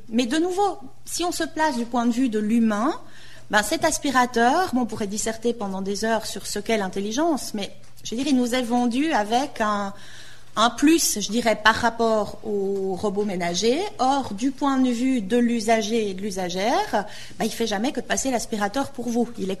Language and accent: French; Switzerland; alors évidemment, je viens de Suisse